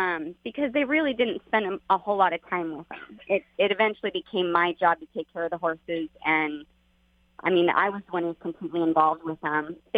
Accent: Idaho, United States; Just quiet country life. We lived out in kind of the middle of nowhere and went to a school with, I think I graduated with 45 or 48 kids. Pretty small town.

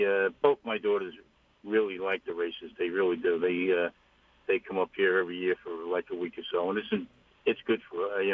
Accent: Bellport, New York, United States; Well, I was born and raised in Bellport. It's a small little community out on Long Island. I still live there, as a matter of fact.

